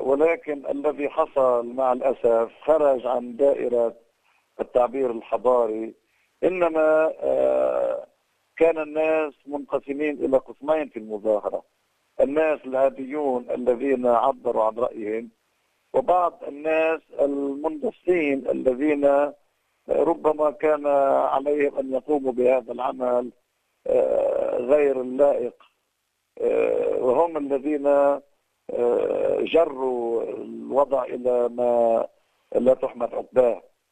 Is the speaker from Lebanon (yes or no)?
yes; Lebanon; نحن كان علينا أن نتصرف كلبنانيين مسؤولين بعضنا عن بعض